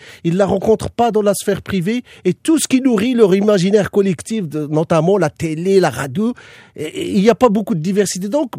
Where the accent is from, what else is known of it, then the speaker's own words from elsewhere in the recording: Montreal, Quebec, Canada; ils vous disent, vous êtes d'où? Moi, je leur dis, je suis de Villeray.